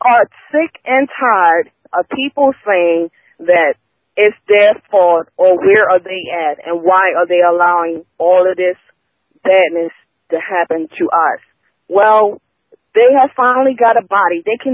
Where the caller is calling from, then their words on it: Maryland, United States; I'm calling from Maryland.